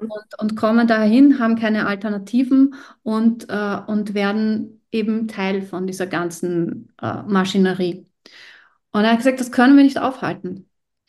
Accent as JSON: {"language": "German", "country": "Austria", "tie": "born there", "said": "ich bin in Österreich geboren, aber das heißt ja noch lange nicht, dass das mein Land ist."}